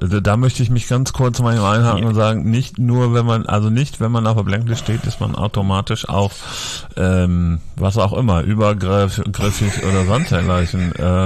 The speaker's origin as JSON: {"language": "German", "region": "Bremen", "country": "Germany", "said": "ich komme aus Bremen"}